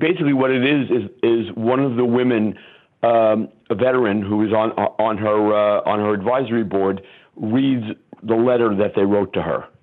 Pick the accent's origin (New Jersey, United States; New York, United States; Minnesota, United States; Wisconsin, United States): New York, United States; Brooklyn; So, like, I grew up in Brooklyn. I know what these kind of crazy people are like.